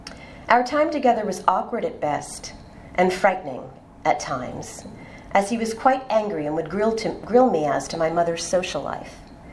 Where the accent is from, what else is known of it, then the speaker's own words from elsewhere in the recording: Passaic, New Jersey, United States; born there; I was born in Passaic, New Jersey in 1969.